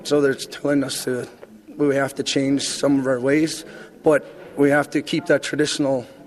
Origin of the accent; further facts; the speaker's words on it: Old Crow, Yukon, Canada; I'm from Old Crow, Yukon. I'm part of the Montaukchin First Nation.